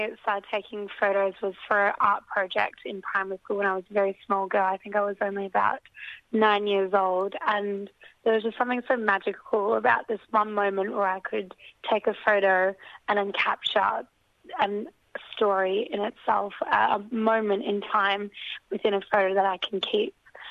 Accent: Yorkshire and the Humber, United Kingdom; now in Melbourne, Australia; I'm a Yorkshire woman currently living in Melbourne

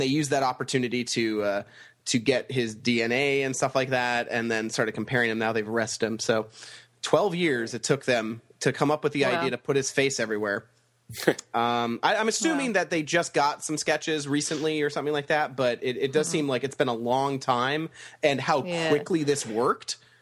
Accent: Connecticut, United States; Connecticut.

